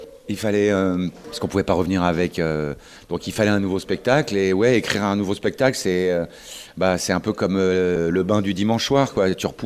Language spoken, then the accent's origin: French; Lannion, Brittany, France; chez moi à Lannion. Enfin, chez moi, c'est-à-dire que je connais la boulangère là-bas. Donc, toute la côte de Granit Rose, tout ça, le circuit côtier des Ajoncs, tout ça, je connais ça comme ma poche. Et j'ai usé mes galoches là-bas.